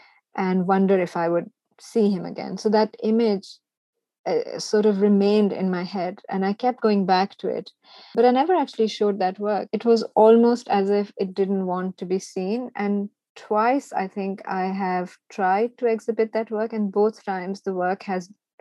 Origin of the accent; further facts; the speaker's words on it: Karachi, Sindh, Pakistan; I grew up in Karachi, which is like this urban center, really ugly.